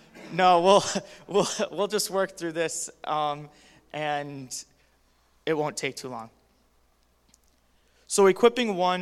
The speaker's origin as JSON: {"language": "English", "region": "Wisconsin", "country": "United States", "said": "I'm from Wisconsin, near Green Bay, you know, best state, best city."}